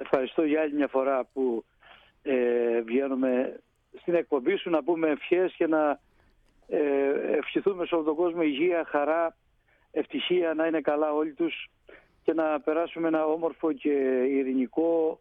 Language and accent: Greek; Avdou, Crete, Greece; Βρίσκομαι στην Κρήτη, συγκεκριμένα είμαι στο χωριό μου του Αυδού